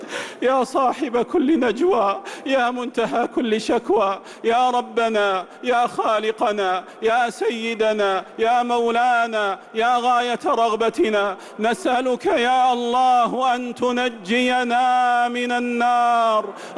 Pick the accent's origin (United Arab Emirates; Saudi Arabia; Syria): Saudi Arabia; اللهم احفظ بلادنا المملكة العربية السعودية